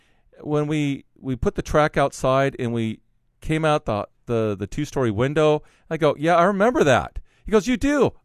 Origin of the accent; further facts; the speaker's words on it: Ferndale, Washington, United States; I grew up in Ferndale, so we went to Ira Yeager's up in Bellingham